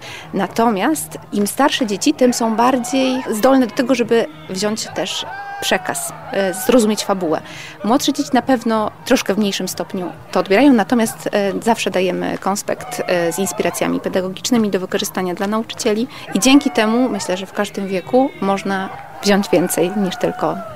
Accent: Lublin, Lublin Voivodeship, Poland; Jesteśmy z Lublina.

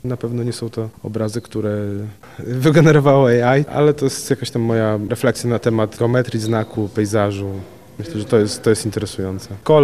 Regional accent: Lublin, Lublin Voivodeship, Poland; now in Tricity, Poland; jestem Lubelakiem i 10 lat temu wyjechałem z Lublina, wyprowadziłem się do Trójmiasta

